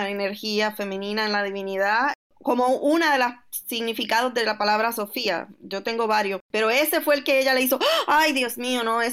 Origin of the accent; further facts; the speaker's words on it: Puerto Rico; yo me crié en Puerto Rico en una iglesia presbiteriana